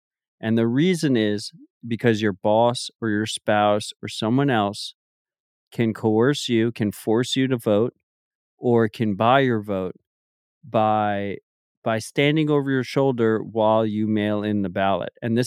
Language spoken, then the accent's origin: English; United States; But as an American, this is important.